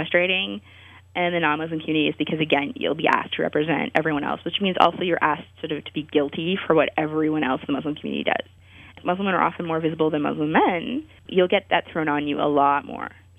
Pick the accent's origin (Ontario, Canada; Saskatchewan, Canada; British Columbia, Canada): Ontario, Canada; Ottawa; Like, I come from Ottawa.